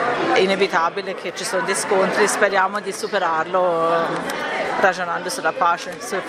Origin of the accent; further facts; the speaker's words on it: Germany; Italian is a second language; io sono tedesca e devo prima ragionare come dico le cose